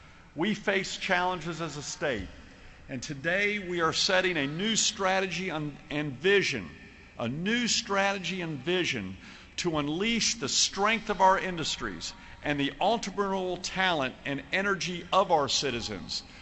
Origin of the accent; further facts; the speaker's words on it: Charlotte, North Carolina, United States; especially in my hometown of Charlotte.